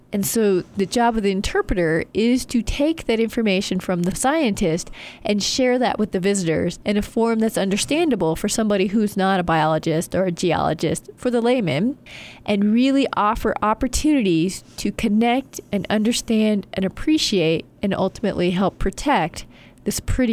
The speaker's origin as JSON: {"language": "English", "region": "Arizona", "country": "United States", "said": "Arizona. Bounced around the West."}